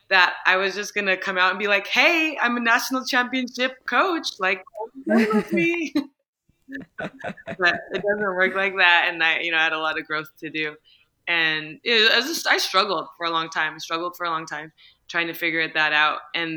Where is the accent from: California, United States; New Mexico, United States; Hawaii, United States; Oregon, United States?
New Mexico, United States; Santa Fe; I was a walk-on for tennis at the University of New Mexico. I'm from Santa Fe.